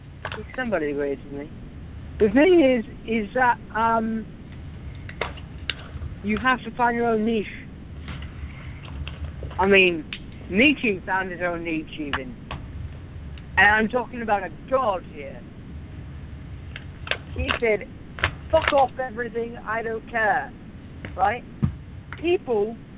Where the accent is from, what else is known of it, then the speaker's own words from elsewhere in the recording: England, United Kingdom; He's English. I'm English.